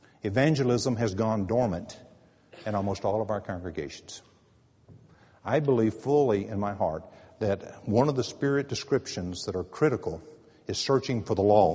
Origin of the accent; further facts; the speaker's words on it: San Angelo, Texas, United States; I'm from West Texas, San Angelo, just down the road.